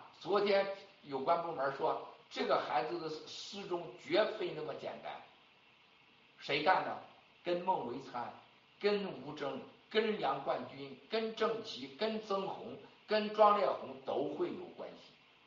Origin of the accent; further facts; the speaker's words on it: China; 你看我们中国人，我们的战友们被吓得